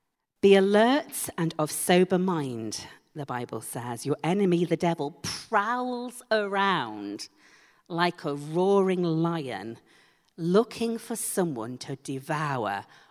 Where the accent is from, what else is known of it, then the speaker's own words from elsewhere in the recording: Leeds, Yorkshire and the Humber, United Kingdom; I went to a United Reformed Church in Leeds, my hometown, and I came to faith there.